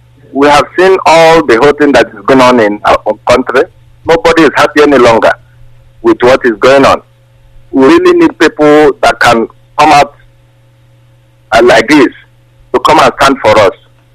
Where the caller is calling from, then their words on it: Malaysia; I'm calling from Malaysia.